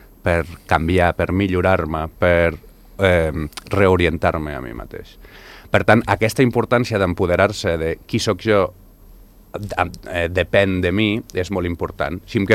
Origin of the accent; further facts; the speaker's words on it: Andorra; sóc psicòleg, sóc andorrà